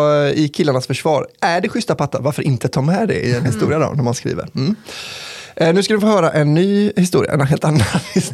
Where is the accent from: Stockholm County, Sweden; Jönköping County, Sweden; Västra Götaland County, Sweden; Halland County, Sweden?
Västra Götaland County, Sweden; här är en historia från en lagom stor stad i Bohuslän. Mm. Där jag är från.